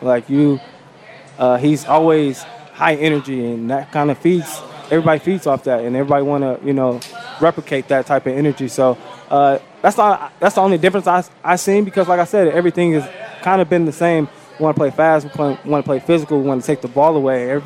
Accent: Detroit, Michigan, United States; now in Buffalo, United States; Just trying to get back to the community here in my hometown in Detroit.

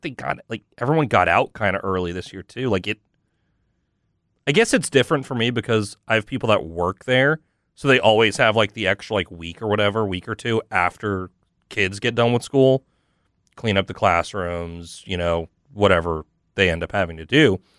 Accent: Mississippi, United States; Now, mind you, Mississippi is fun, and I am from DeSoto County.

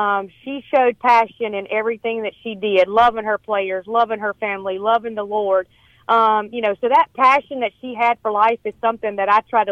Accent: Little Rock, Mississippi, United States; I said, I was from Little Rock, Mississippi.

